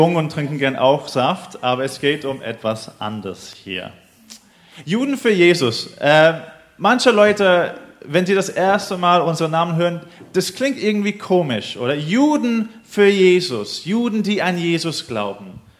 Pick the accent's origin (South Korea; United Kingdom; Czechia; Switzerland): United Kingdom; England; also born or lived in Israel; now in Berlin, Germany; ich bin in Israel geboren. Ich bin in England aber aufgewachsen.